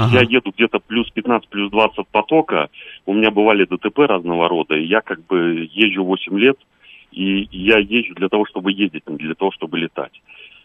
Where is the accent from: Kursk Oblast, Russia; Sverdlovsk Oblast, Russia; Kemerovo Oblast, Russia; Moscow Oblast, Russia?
Moscow Oblast, Russia; Mytishchi; я из Мытищи